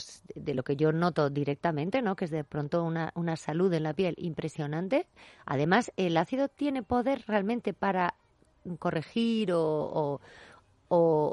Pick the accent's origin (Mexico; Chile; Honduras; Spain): Spain; Vitoria, Basque Country; son de mi tierra, yo soy de Vitoria, y en Vitoria hay una marca de cosmética modernísima que compite internacionalmente con las mejores marcas